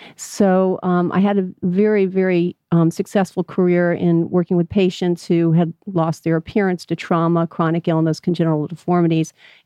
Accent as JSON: {"language": "English", "region": "Florida", "country": "United States", "tie": "born or raised there", "also_born_or_lived": "Dundee, Scotland / New York State", "said": "as a young girl, we lived in New York State and moved to New York, to Florida, the retirement capital of the world, St. Petersburg, Florida at the time. And we actually lived in a small town called Bel Air Beach"}